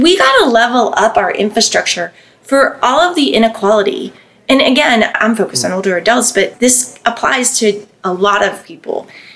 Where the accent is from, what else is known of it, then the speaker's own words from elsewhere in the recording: Florida, United States; So I grew up in Southwest Florida, and I tell this story a lot.